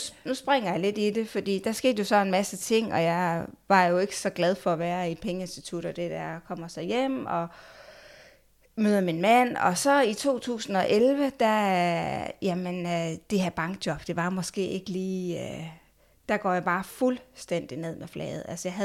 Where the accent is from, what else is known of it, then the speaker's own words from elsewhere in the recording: Esbjerg, Region of Southern Denmark, Denmark; Jeg er fra Esbjerg.